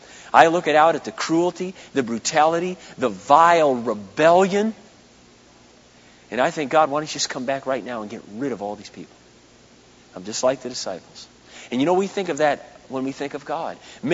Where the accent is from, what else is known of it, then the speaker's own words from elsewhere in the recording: Minnesota, United States; I said, well, I'm from Minnesota, and it's the first time I got out here.